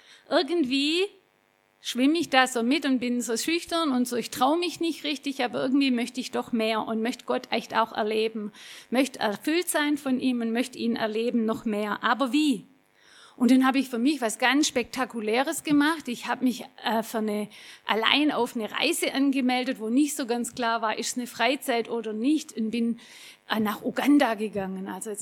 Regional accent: Baden-Württemberg, Germany; Ich bin groß geworden im Nordschwarzwald, wie ich schon gesagt habe, und bin dort auch in Kinderkirche, Jungschar und Teenie-Kreis gegangen, bin groß geworden in der evangelischen Kirchengemeinde und auch in der Liebenzeller-Gemeinschaft.

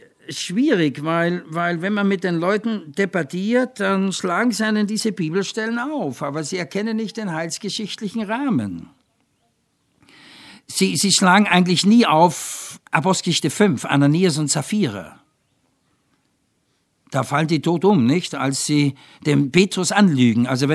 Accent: Vienna, Austria; ich bin ja Wiener, ne?

